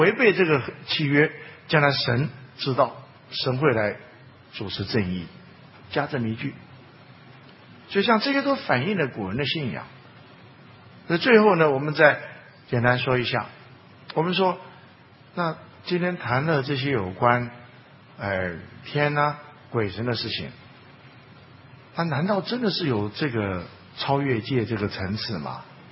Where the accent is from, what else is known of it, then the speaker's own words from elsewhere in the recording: China; 但是我们中国人不一样